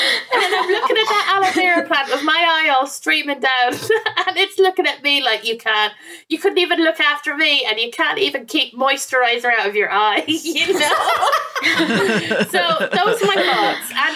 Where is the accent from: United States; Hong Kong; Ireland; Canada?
Ireland; now in England, United Kingdom; because I moved from Ireland to England, I left a lot of my stuff here.